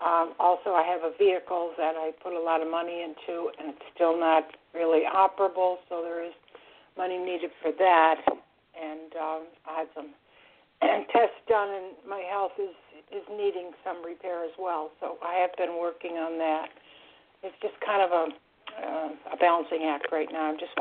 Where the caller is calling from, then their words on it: Florida, United States; I'm calling from Florida.